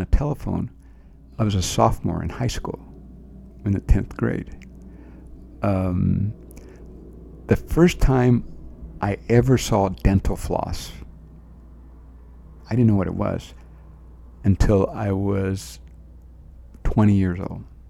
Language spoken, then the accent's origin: English; Texas, United States; born there; I mean, I was born in Texas, in the States, in this country.